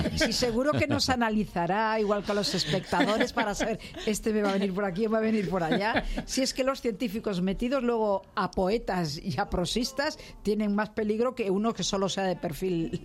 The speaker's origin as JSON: {"language": "Spanish", "region": "Galicia", "country": "Spain", "said": "A lo mejor no tan graciosa, pero soy gallega, sí."}